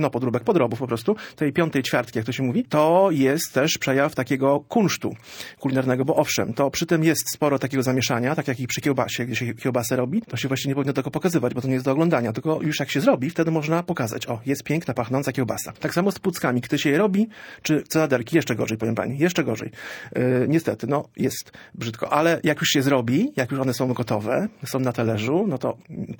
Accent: Gdańsk, Pomeranian Voivodeship, Poland; to jest nasza tożsamość, my jesteśmy stąd

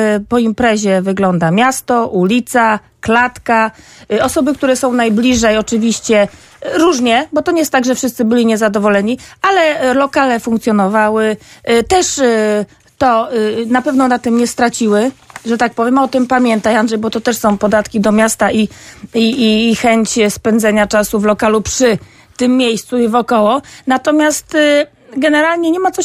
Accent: Gdynia, Pomeranian Voivodeship, Poland; bo jestem gdynianką

